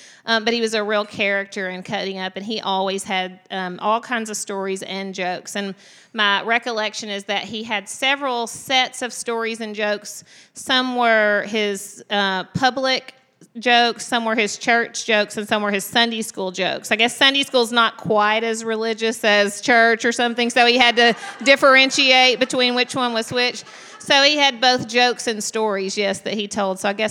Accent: Sheridan, Arkansas, United States; also born or lived in Hampton; You know, every story in Arkansas is a long story. But yes, the first half of my childhood was in Hampton. The second half was in Sheridan, which is where my parents are from

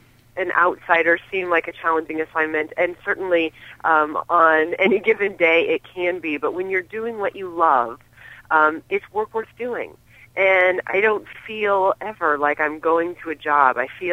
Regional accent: Iowa, United States; Not for me. I was born in Iowa. I graduated from Winterset High School. Both of my post-secondary degrees are from Iowa State University.

